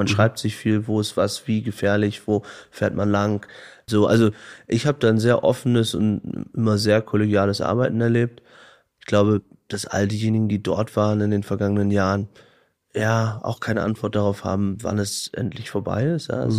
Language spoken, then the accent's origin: German; Aurich, Lower Saxony, Germany; Und ich erlebe das interessanterweise bei mir in der Heimat, ich komme aus Aurich und aus Friesland